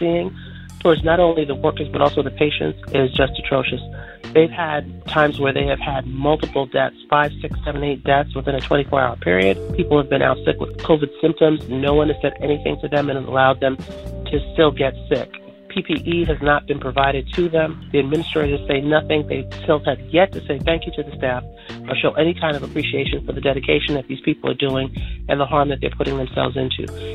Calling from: New York, United States; Hey, I'm calling from New York.

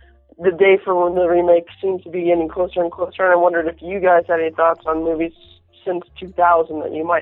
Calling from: Florida, United States; From Florida.

